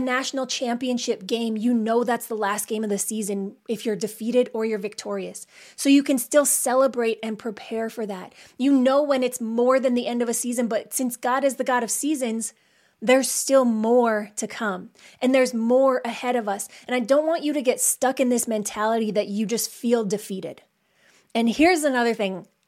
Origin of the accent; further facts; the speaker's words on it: Saskatchewan, Canada; I was from Saskatchewan, Canada